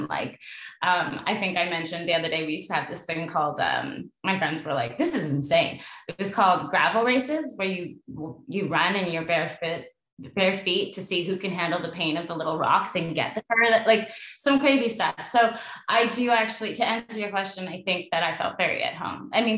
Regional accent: Mission, British Columbia, Canada; In Canada, where I was raised in Mission, I grew up partially at this like one house

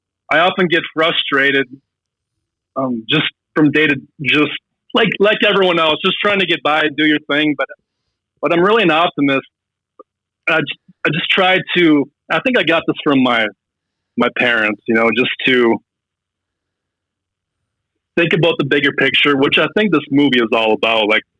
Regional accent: Fargo, North Dakota, United States; also born or lived in Hollywood; I lived in Hollywood when I was in my 20s, and there was this... I'm from Fargo, so people automatically think of the movie Fargo.

